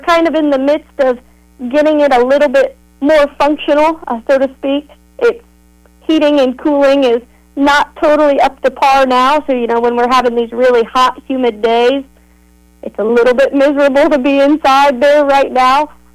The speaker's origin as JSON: {"language": "English", "town": "Rossville", "region": "Indiana", "country": "United States", "tie": "born or raised there", "said": "I graduated from Rossville, so Clinton County, born and raised, right?"}